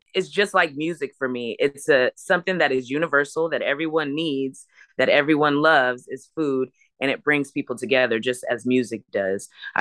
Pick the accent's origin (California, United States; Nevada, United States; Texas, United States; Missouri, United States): California, United States; Los Angeles; So my mom, you know, I was in LA. I'm from Los Angeles and I was in LA and I was, you know, trying music.